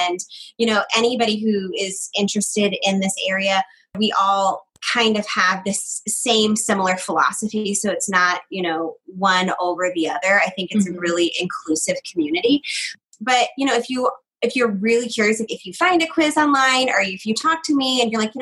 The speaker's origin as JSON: {"language": "English", "region": "Georgia", "country": "United States", "said": "so I'm from Georgia."}